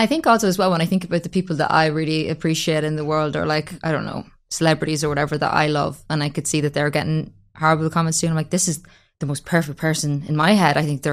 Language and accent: English; Ireland; I think as Irish people as well, we're very bad for that though.